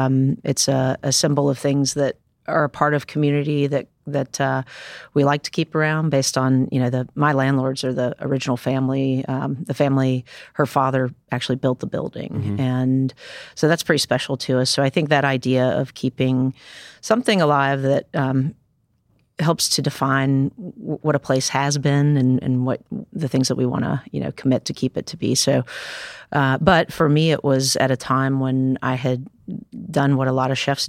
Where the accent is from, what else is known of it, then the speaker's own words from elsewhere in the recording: North Carolina, United States; I'm from North Carolina. Okay. I grew up about 90 miles west mm-hmm. of Raleigh.